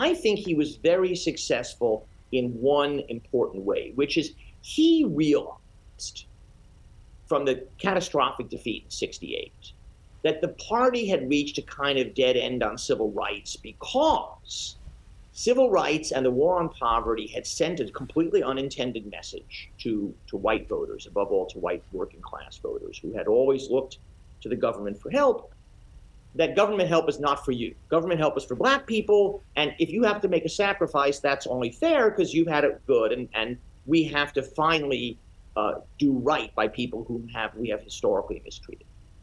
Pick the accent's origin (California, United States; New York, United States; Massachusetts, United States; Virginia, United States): New York, United States; Scarsdale; also born or lived in New Rochelle; In the suburbs of New York. I was born in New Rochelle, home of the Dick Van Dyke Show, for those who are of that age, and then moved in 1963, when I was not quite nine, to Scarsdale.